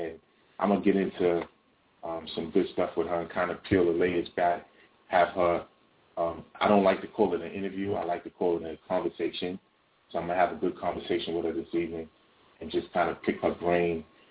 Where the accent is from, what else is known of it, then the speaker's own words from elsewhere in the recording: New York City, New York, United States; I'm telling you, I'm from the Bronx, right? I'm from the Bronx.